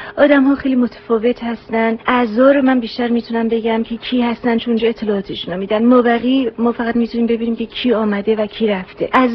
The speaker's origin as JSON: {"language": "Persian", "country": "Iran", "said": "آخر ماجرا ما همه ایرانی هستیم"}